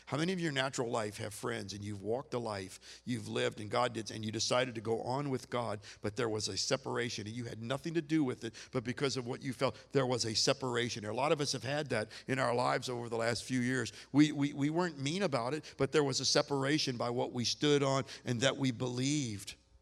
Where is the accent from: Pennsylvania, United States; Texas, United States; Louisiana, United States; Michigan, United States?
Louisiana, United States; New Orleans; and I'm from New Orleans. And we talk different to one another, don't we?